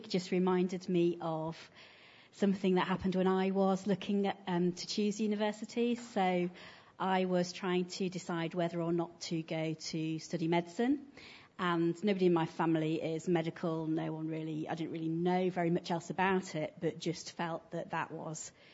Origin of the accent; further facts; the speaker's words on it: Yorkshire and the Humber, United Kingdom; So I grew up in Yorkshire, and there was this barn which had old coach seats in it